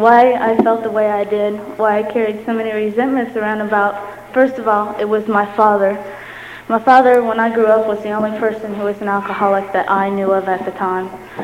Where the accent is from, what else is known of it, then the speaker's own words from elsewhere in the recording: Parkersburg, West Virginia, United States; I was born in Parkersburg. I've lived in Parkersburg all my life. And it's a little town. It's not a little town, but it is a little town.